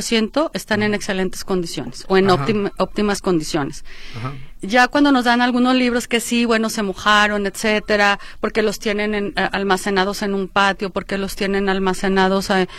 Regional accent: Guadalajara, Jalisco, Mexico; es una manera de regresar a Guadalajara, a mi ciudad. Yo soy tapatía, mis papás también

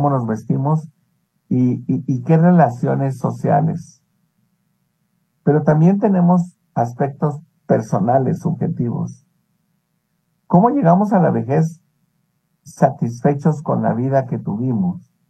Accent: Mexico; como mexicano y como a un adulto que me voy encaminando hacia llegar a tener los 60 años

